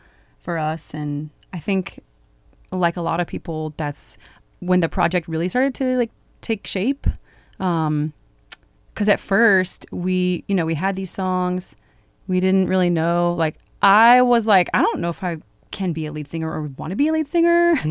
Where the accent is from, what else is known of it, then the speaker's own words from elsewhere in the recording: Pacific Northwest, United States; I'm from the Pacific Northwest.